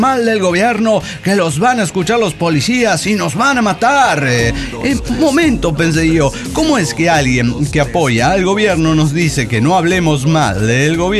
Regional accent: Nicaragua; Y con la situación que se vive en mi país, hablamos de Nicaragua.

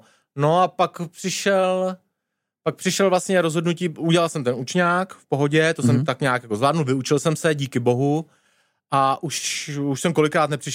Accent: Teplice, Ústí nad Labem Region, Czechia; sklářský učňák u nás v Teplicích, rodnejch.

